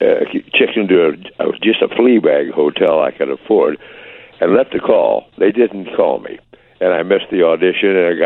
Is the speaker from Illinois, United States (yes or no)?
yes; Illinois, United States; And I'm from Illinois.